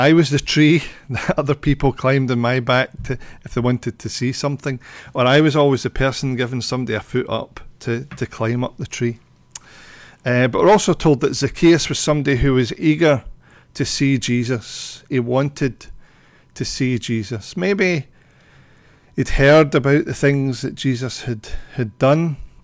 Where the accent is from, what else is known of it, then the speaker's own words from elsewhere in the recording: Dalkeith, Scotland, United Kingdom; when I was growing up in Dalkeith as a young boy, as a teenager, it was right in the middle of the miners' strike.